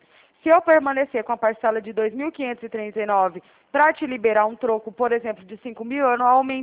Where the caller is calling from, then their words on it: São Paulo, Brazil; also born or lived in Minas Gerais; O meu DDD é 34, porque eu falo aqui de São Paulo, porém eu mudei de Minas recente e ainda não troquei o telefone.